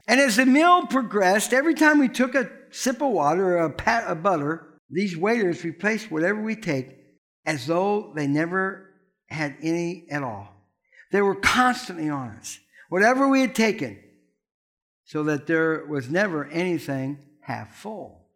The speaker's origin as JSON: {"language": "English", "region": "Indiana", "country": "United States", "tie": "born or raised there", "said": "Now, as I told you, I grew up in Indiana, and every year, just even as a little kid, we go."}